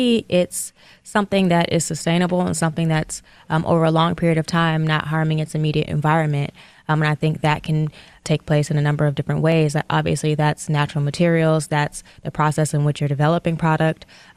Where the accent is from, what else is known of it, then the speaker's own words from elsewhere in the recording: Seattle, Washington, United States; now in Detroit, United States; Well, I'm from Seattle originally, and my ex is from Detroit, so that's how I got here back in 2013.